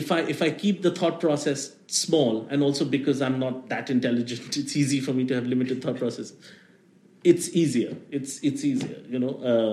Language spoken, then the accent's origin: English; India; And I know, as an Indian person, I should be.